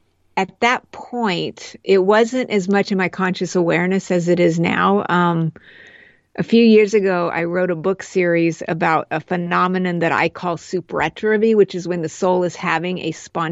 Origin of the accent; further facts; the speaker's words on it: New Mexico, United States; also born or lived in Colorado Springs, United States; I grew up in New Mexico part of the time, and then we lived in Colorado Springs.